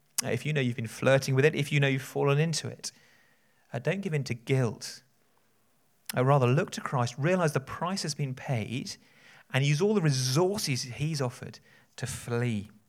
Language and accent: English; South West England, United Kingdom; I grew up in Dorset and there were various cliff paths you could walk on.